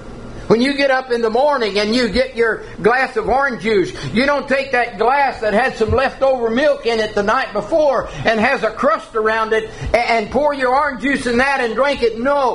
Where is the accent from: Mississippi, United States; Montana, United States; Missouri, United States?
Missouri, United States; also born or lived in Illinois; now in California, United States; I mean, I came from Missouri and Illinois to California, and she had to come from Texas to California, and God put us together.